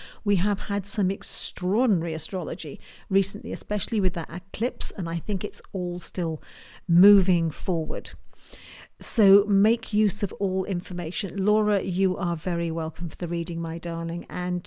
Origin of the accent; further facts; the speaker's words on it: United Kingdom; as you can tell from the accent, I'm a Brit, so I'm over here in the UK.